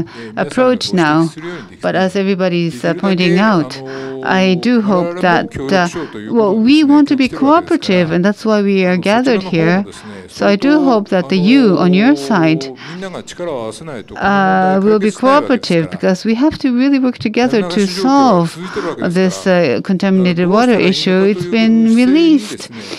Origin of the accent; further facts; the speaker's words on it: Fukushima, Japan; We are from Fukushima, and I have a friend who is the head of a lab.